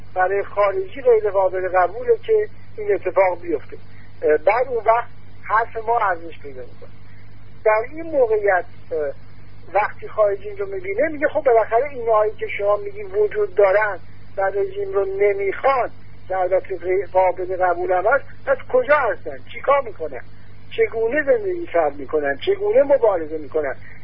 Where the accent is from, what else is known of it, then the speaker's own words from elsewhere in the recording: Iran; ما که ایرانی هستیم